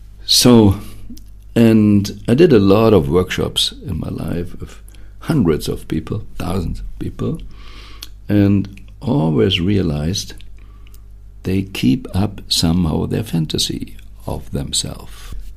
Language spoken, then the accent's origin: English; Germany; I grew up in Germany, so it's my main, reflection point when you see it there.